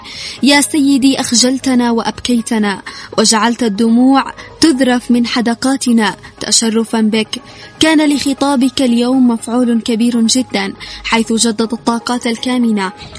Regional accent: Yemen; نقول له من اليمن

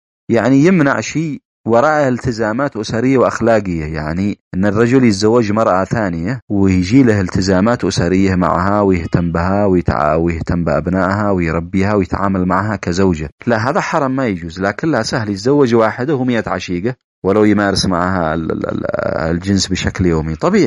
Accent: Yemen; أنا كمجتمع يمني مسلم

